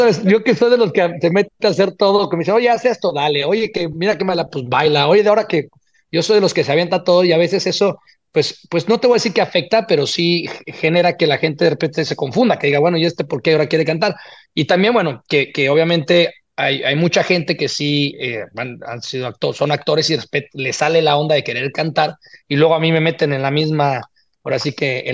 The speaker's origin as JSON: {"language": "Spanish", "region": "Mexico City", "country": "Mexico", "tie": "born there", "said": "Fíjate que yo soy de Durango. Bueno, yo no, yo nací en el Ciudad de México, pero mi familia son norteños. Son de Durango unos y de Sonora otros."}